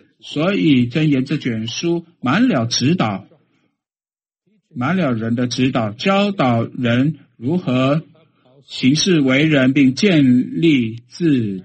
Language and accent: Chinese; China; 你们知道我从中国来，在中国有几千年的